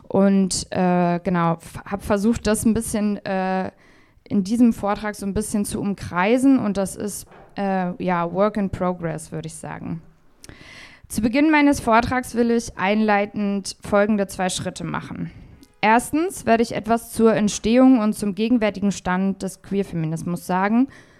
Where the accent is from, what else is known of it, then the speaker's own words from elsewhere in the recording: Brandenburg, Germany; Ich komme aus der Lausitz ursprünglich, also aus Brandenburg, und irgendwie fühlt sich das immer so an, ein bisschen wie da, wo ich herkomme hier.